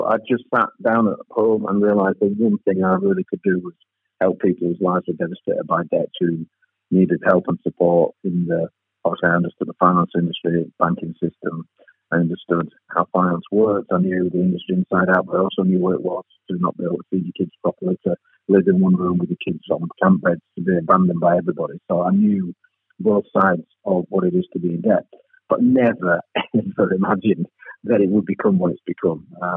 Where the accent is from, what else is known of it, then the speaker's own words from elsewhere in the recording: Bradford, Yorkshire and the Humber, United Kingdom; start helping a few people in my hometown of Bradford.